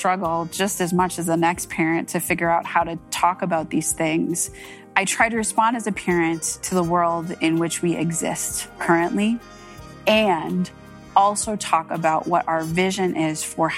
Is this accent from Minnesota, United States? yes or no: yes; St. Louis Park, Minnesota, United States; But what I did know is that as a Native kid who was growing up in St. Louis Park, there weren't a lot of us.